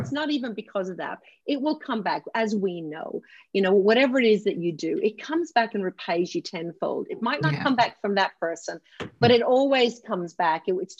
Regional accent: Ireland; growing up in Ireland

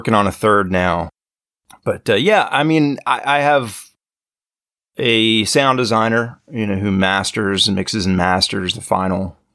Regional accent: Hagerstown, Maryland, United States; moved away as an adult; also born or lived in Los Angeles; now in Georgia, United States; No, born and raised in Maryland, Hagerstown, Maryland, and moved to LA when I was about 19 And I've been in Georgia since 2016.

